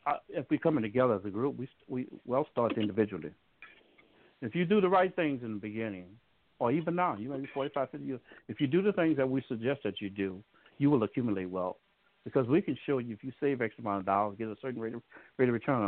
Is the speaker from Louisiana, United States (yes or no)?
yes; New Orleans, Louisiana, United States; also born or lived in Dallas; I'm from New Orleans. I lived in Dallas for 20 years, but I went to see Merrill Lynch